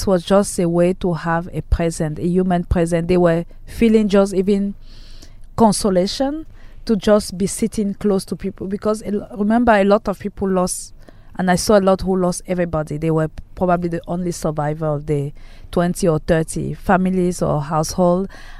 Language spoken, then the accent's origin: English; Cameroon; I'm a native from Cameroon.